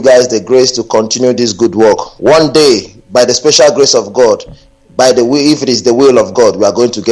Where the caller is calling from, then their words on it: Saudi Arabia; I'm calling from Saudi Arabia.